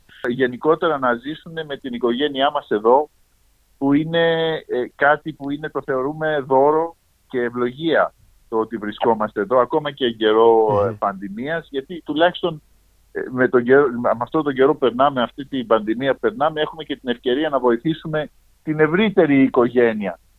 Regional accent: Sydney, New South Wales, Australia; also born or lived in Athens; Το Σίδνεϊ βέβαια μου λείπει πάρα πολύ. Εγώ μεγάλωσα στο Bondi Beach. Είμαι συνηθισμένος να μένω δίπλα στη θάλασσα. Από την πλευρά την ελληνική πέρασα πολύ καιρό στην Αθήνα και στον Πειραιά και κοντά στη θάλασσα.

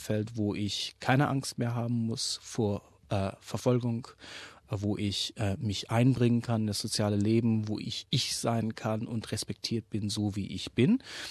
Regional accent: Australia; wo wir als Australier uns schon Gedanken machen

